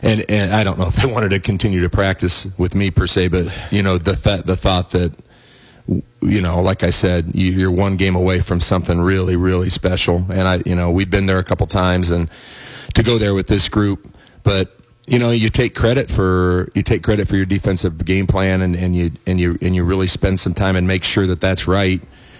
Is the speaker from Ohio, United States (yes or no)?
no; Ottumwa, Iowa, United States; growing up in Atumwa, I don't think I ever went through the Albia Square.